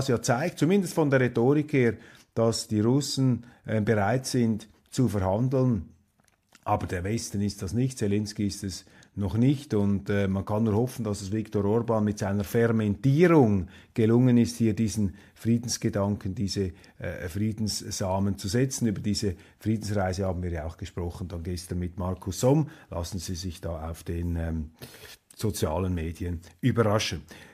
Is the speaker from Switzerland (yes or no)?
yes; Switzerland; als Schweizer